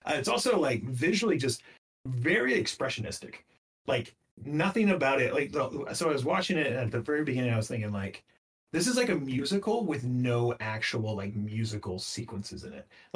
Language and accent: English; Oklahoma, United States; And so I grew up in Oklahoma and that's what it was.